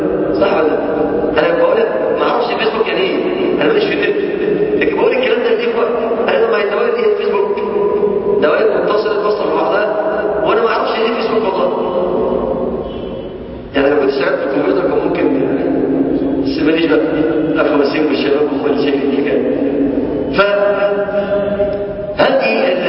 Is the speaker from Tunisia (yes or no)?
no; Egypt